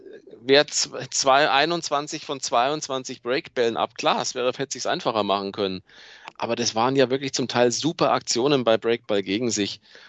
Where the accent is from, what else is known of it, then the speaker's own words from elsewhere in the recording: Munich, Bavaria, Germany; ich als in Deutschland Lebender, in Deutschland Geborener, auch als Münchner